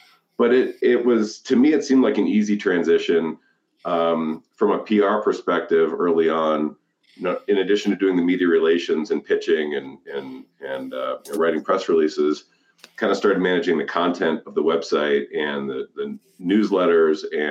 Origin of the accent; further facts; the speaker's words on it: Battle Creek, Michigan, United States; I grew up in Michigan. I was going to school at UConn, and I was home for a summer internship. And Kellogg's is based where I grew up in Battle Creek.